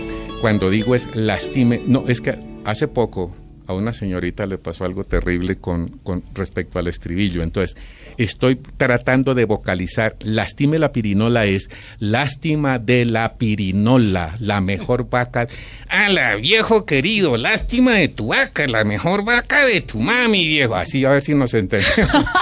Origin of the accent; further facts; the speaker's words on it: Ráquira, Boyacá, Colombia; porque yo soy de Ráquira.